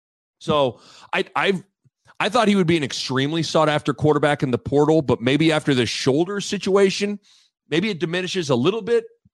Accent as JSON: {"language": "English", "town": "Lincoln", "region": "Nebraska", "country": "United States", "tie": "born or raised there", "said": "When I transferred, I went to Creighton, hour from where I grew up in Lincoln."}